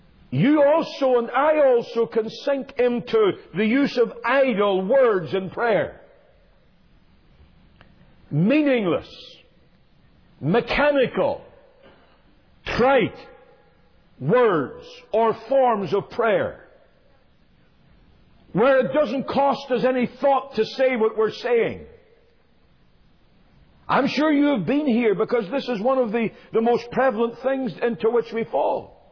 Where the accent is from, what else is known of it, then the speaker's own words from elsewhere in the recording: Belfast, Northern Ireland, United Kingdom; when I was growing up in Belfast, the family next door to us was a Roman Catholic family.